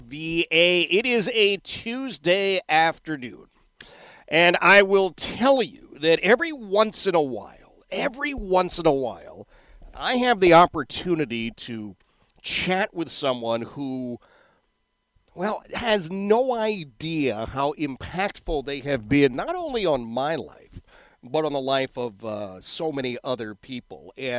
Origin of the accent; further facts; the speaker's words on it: Philadelphia, Pennsylvania, United States; I grew up in Philadelphia. I had a part-time job down in the city of Chester.